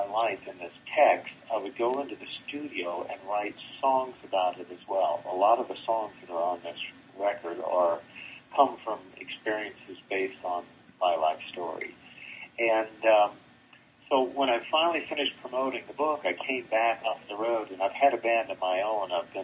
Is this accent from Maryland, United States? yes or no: no; Florida, United States; I was born and raised in North Florida